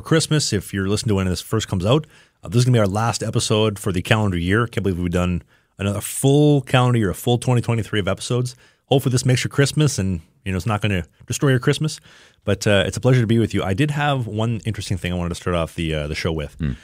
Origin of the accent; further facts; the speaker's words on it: Manitoba, Canada; Well, we are from Manitoba